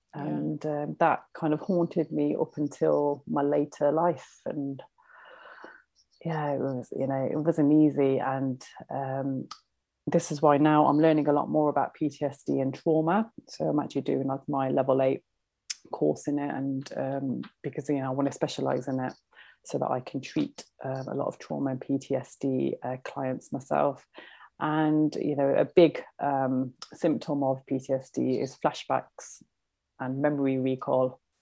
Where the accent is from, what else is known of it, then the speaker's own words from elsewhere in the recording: Coventry, West Midlands, United Kingdom; born there; Yeah, I was born in Coventry.